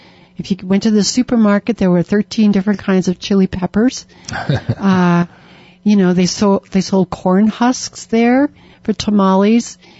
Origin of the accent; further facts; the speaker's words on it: Tucson, Arizona, United States; Well, growing up in Tucson in the 50s and the 60s, you know, my family used to take the Minnesota, Iowa relatives when they come to visit down to Mexico